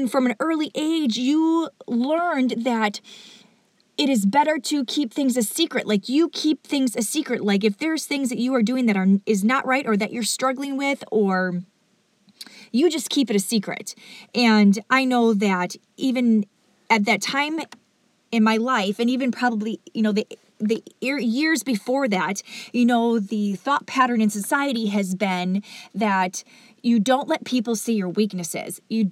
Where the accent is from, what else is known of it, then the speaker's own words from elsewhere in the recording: Midwest, United States; Yet even though I grew up in the Midwest, I realized that we are not meant, as humans, we are not meant to isolate.